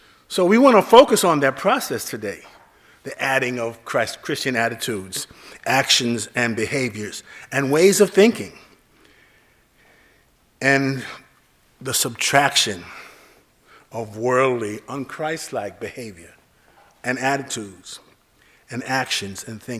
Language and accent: English; United States; I grew up in America. I came here when I was 2.